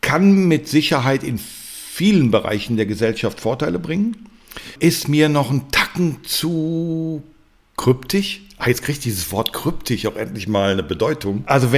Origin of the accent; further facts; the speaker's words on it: Berlin, Germany; Das als Berliner ist das für mich natürlich ein tolles Beispiel